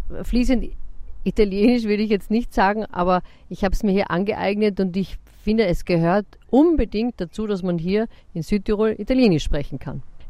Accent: Vienna, Austria; Und das hatte ich als Wiener Stadtkind in der Form nur am Wochenende.

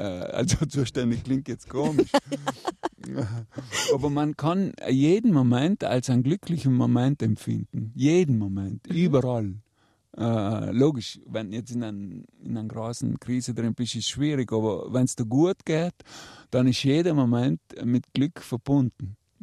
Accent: Trentino-Alto Adige, Italy; ich bin ein Südtiroler und ich bin gern da.

